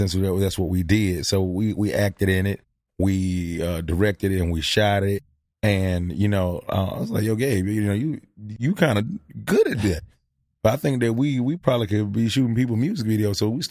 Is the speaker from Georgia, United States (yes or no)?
yes; Atlanta, Georgia, United States; I'm from Atlanta, so the energy of that he brought to the music game was amazing.